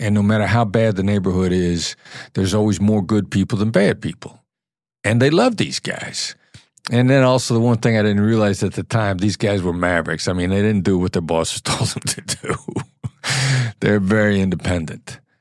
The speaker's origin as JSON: {"language": "English", "region": "Iowa", "country": "United States", "tie": "born or raised there", "said": "I grew up in Iowa. I'd never been anywhere. Like going to Illinois was a big deal where I grew up. Crossing a state line was a big deal."}